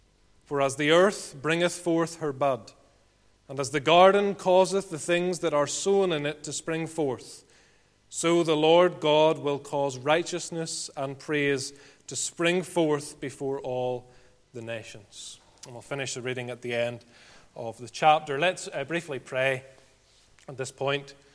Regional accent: Ballymena, Northern Ireland, United Kingdom; accent: Ballymena; I brought my Ballymena accent with me as well

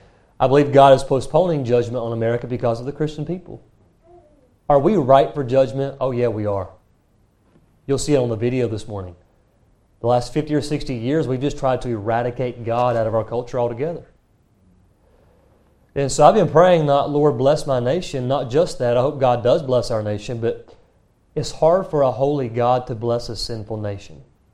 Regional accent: North Carolina, United States; I grew up in the Bible Belt in North Carolina where everybody goes to church, it seems.

